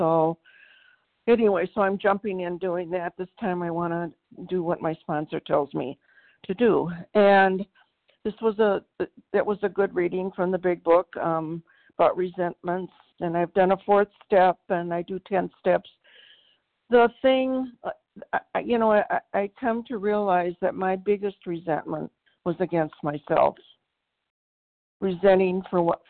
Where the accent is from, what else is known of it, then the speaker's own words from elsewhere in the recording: Minnesota, United States; I'm from Minnesota.